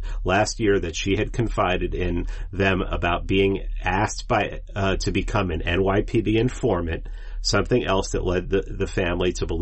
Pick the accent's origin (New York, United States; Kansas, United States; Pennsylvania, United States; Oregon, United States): New York, United States; New York City; I grew up in New York City.